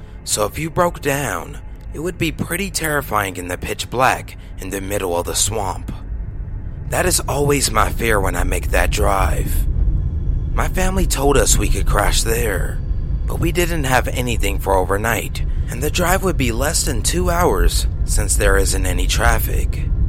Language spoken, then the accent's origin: English; Naples, Florida, United States; now in Miami, United States; As a backstory, I live in Miami, Florida with my boyfriend. However, I grew up in Naples to be exact. That's where the rest of my family lives.